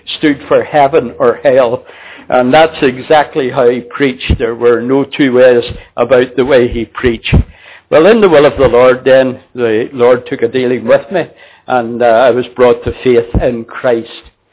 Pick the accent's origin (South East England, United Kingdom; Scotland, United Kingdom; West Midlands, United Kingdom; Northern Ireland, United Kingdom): Northern Ireland, United Kingdom; Belfast; I was born then in Belfast, in Northern Ireland. That was 75 years ago. I was born and brought up in a working class district.